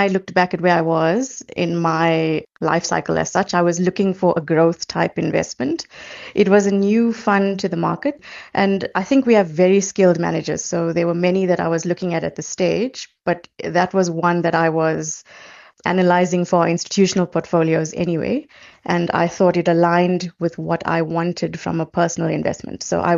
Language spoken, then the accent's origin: English; Durban, KwaZulu-Natal, South Africa; So I grew up in Durban. I was actually born and brought up in Durban, and I schooled there.